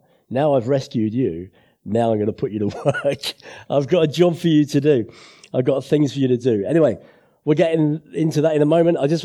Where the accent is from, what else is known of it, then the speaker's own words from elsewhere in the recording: Orpington, London, United Kingdom; I grew up in Orpington, not too far, just the other side of the M25, over the other end of the A2 or so.